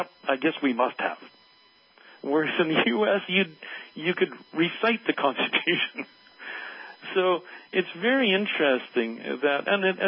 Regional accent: Canada; what I'm always astounded as a Canadian is Canadians, in terms of the happiness factor, are an amazingly happy lot.

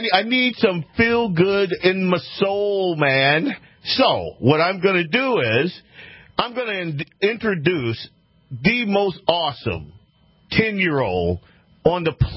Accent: Louisiana, United States; I grew up in Louisiana, like backwoods. I mean, just we didn't have a lot of money. We never did growing up.

